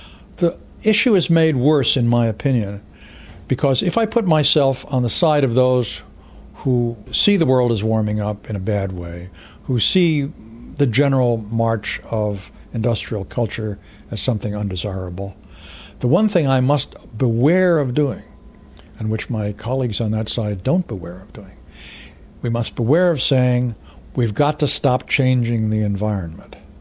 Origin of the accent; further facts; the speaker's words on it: United States; But as an American, I must say